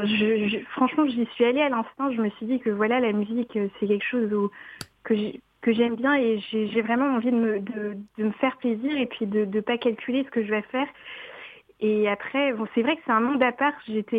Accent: Madagascar; déjà je suis originaire de Madagascar, donc on est très musique dans la famille

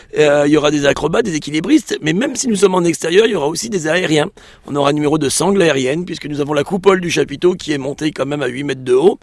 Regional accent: Tours, Centre-Val de Loire, France; Eh bien, moi je suis de Tours.

